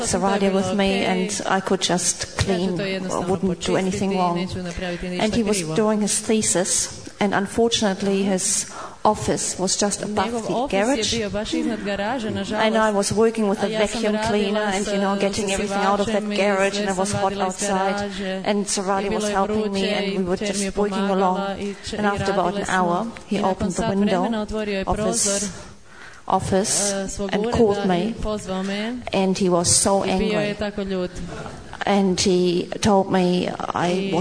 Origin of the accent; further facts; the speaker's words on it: New Zealand; I'm from New Zealand, so that was a big trip for me, going all the way over to Cambridge.